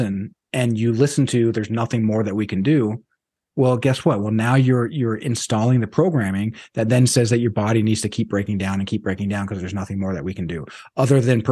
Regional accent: United States; but especially as an American, as a Westerner, we fetishize the idea of being our own worst enemy.

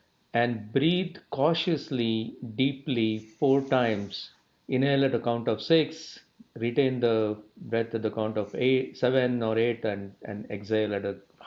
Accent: India; So look, I grew up in India

